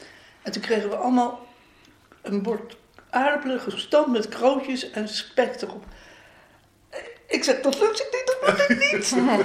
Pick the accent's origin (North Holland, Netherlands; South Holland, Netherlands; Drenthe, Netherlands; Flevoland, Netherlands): South Holland, Netherlands; Leiden; Ik ben geboren in Leiden-Noord, in de Julianastraat. En ik woon al mijn hele leven hier in Leiden-Noord. En toen ik 40 jaar was, zijn we naar deze straat verhuisd.